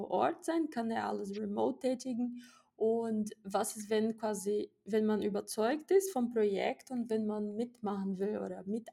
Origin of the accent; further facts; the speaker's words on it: Brazil; German is a second language; ich komme aus Brasilien, ich weiß, wie das ist